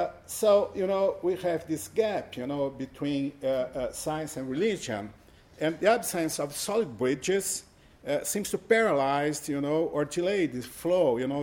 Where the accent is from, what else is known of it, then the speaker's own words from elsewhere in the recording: Brazil; English is a second language; I'm from Brazil. … I'm from the Unicamp, State University of Campinas.